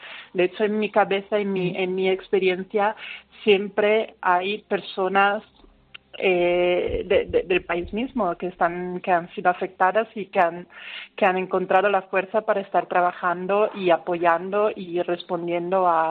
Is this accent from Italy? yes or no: yes; Italy; Spanish is a second language; now in Madrid, Spain; años viviendo en Madrid, con lo cual me siento muy a gusto y me siento en casa cuando estoy en Madrid, aunque yo personalmente soy italiana, entonces tengo una vuelta a Italia muy a menudo, donde tengo familia y todo.